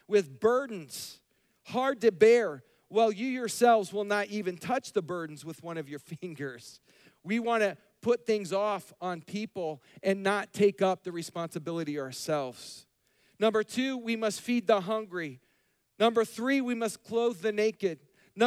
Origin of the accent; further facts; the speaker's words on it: United States; born there; I was born in America and that's just because where God chose to place me.